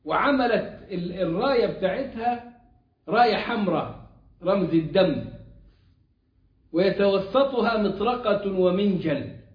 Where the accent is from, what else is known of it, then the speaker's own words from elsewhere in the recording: Egypt; ما فيش دلوقتي الشرقية دي إلا المنطقة الشرقية في السعودية والشرقية اللي عندنا في مصر